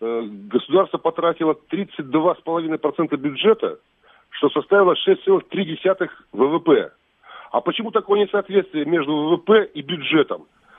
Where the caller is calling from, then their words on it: Kirov, Kirov Oblast, Russia; я из города Кирова.